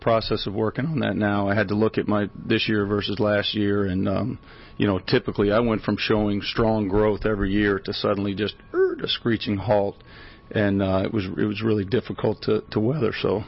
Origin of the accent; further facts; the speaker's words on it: Florida, United States; I grew up in South Florida eating Gulf seafood, cooking Gulf seafood, scuba diving, sailing, jet skiing